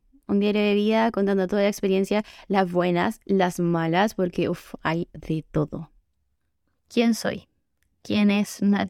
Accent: Chile; moved away as an adult; now in United Kingdom; Yo soy chilena, tengo 26 años, me encuentro trabajando en Inglaterra y soy veterinaria.

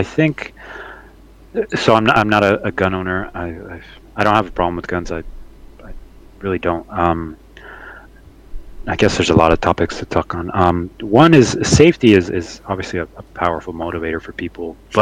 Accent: Mexico; Canada, U.S., and then I'm from Mexico.

